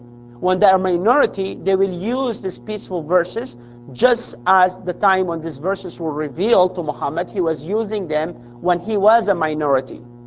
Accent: Sudan; born there; I was born in Sudan. My parents were born in Sudan. My grandparents born in Syria.

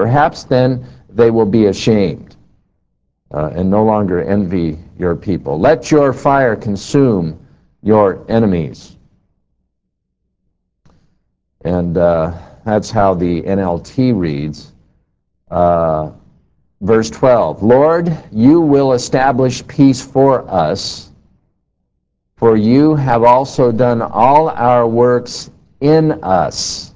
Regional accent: Garden Grove, California, United States; I grew up in Garden Grove, I grew up in Brookhaven Street where there are eucalyptus lining the whole street.

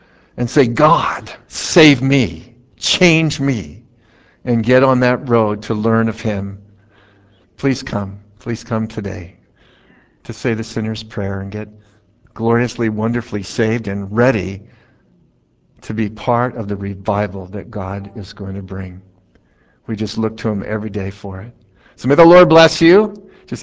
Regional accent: California, United States; Well, I'm from the west. I'm from California

